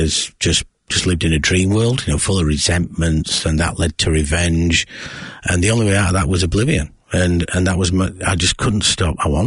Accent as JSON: {"language": "English", "region": "Yorkshire and the Humber", "country": "United Kingdom", "tie": "born or raised there", "said": "Growing up in South Yorkshire in England, you know, very much a pub culture"}